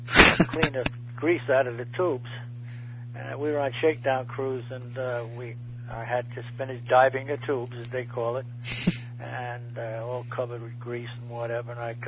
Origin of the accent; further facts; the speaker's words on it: Brooklyn, New York, United States; Okay, I was born in Brooklyn, New York, on the 18th of June, 1924. Lived in the city there until 1942 when I went in the Navy.